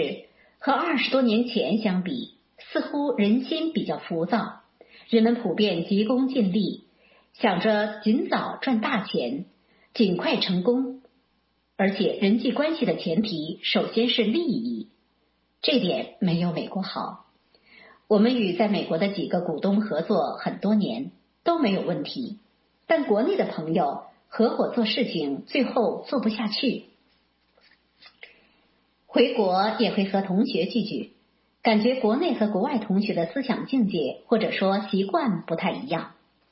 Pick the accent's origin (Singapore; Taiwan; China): China; Hebei; moved away as an adult; now in abroad; 我老家在衡水蓟县码头里村，阜阳河流过村边，以前我们那里运输主要靠船，河水清澈见底，我小时候都在河里游泳。